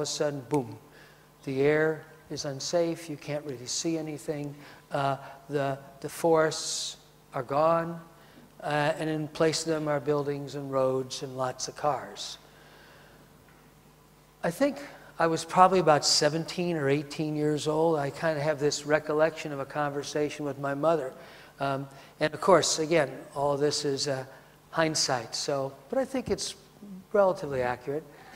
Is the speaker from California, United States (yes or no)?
yes; Los Angeles, California, United States; When I was a young child growing up in Los Angeles, I can remember sitting in the back seat of my mother and father's car, driving for hours and hours, and all we would see is lemon groves and orange groves.